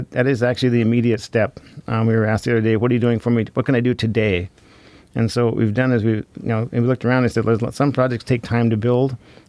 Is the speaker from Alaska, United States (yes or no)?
yes; Fairbanks, Alaska, United States; I'm actually from Fairbanks, William, and been there a long time.